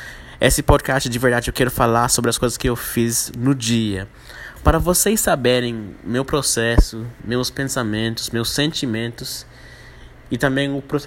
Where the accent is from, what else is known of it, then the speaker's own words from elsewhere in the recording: Jamaica; Portuguese is a second language; also born or lived in United States / Barbados; now in Brazil; se você está percebendo que meu sotaque é estranho, é porque eu não sou brasileiro, né? Nem sou angolano, nem sou haitiano. Eu sou jamaicano. Eu sou americano também, né? Sou americano, jamaicano e do Barbados também.